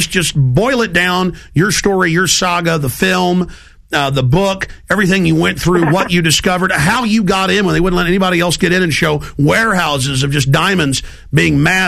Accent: Dallas, Texas, United States; seen a little bit of the inside of this going on growing up in Dallas

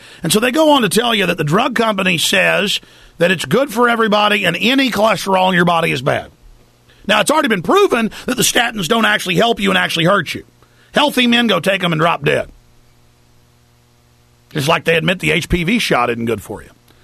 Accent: Dallas, Texas, United States; Listen, I grew up in Dallas, and I thought all there was, and I remember drinking water, getting a headache

